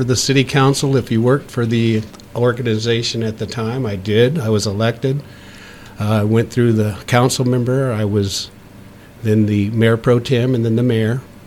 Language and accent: English; Arkansas, United States; now in Twentynine Palms, United States; Well, I'm a Razorback from Arkansas, but we moved here.